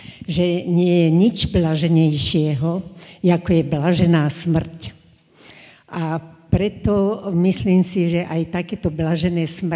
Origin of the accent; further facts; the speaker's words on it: Trnava, Trnava Region, Slovakia; Som z Trnavy, kde hospic len budujeme.